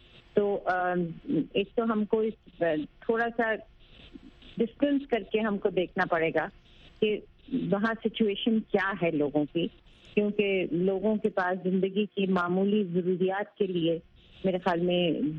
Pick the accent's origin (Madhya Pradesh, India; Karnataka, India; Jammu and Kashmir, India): Jammu and Kashmir, India; born there; میں تو کشمیر ہی کی پیدائش ہوں, میرے تو جائے پیدائش کشمیر ہے, تو میرے لیے ایک ایموشنل لنک ہے بہت کشمیر.